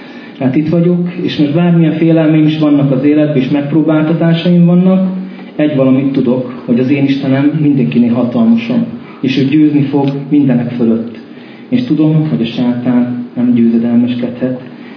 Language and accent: Hungarian; Zakarpattia Oblast, Ukraine; moved away as an adult; now in Hungary; Én 37 éves vagyok, Kárpátalján születtem Ukrajnába